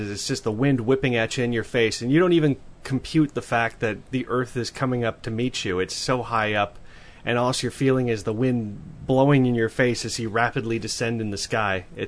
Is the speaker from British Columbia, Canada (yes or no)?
no; Ottawa, Ontario, Canada; I went back to Ottawa, which is my old stomping grounds, my hometown, and spent a week with friends.